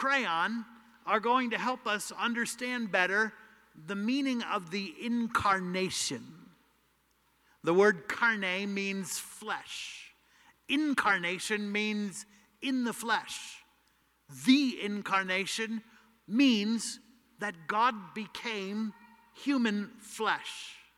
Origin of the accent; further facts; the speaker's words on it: Philadelphia, Pennsylvania, United States; See, I'm from Philadelphia, and that's the way we speak down there.